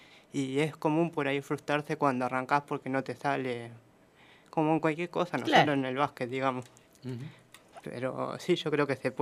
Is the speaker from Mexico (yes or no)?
no; Santa Rosa, La Pampa, Argentina; now in Toay, Argentina; Tengo 19 años. Soy de Santa Rosa, pero vivo en Tobay.